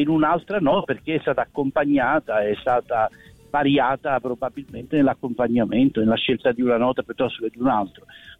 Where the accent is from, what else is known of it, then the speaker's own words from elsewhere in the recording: Naples, Campania, Italy; Sono napoletano, per cui la canzone napoletana proprio nella storia